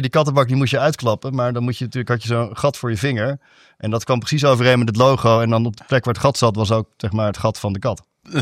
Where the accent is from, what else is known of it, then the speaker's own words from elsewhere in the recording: Amsterdam, North Holland, Netherlands; Dus ik kom dus helaas uit Amsterdam.